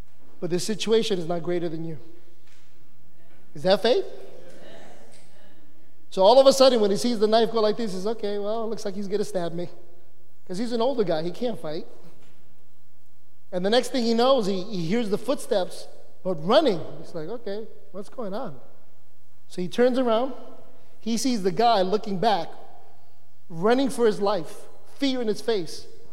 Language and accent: English; New York City, New York, United States; I grew up in the South Bronx. And in the South Bronx, let me put it this way, it's not a pretty picture.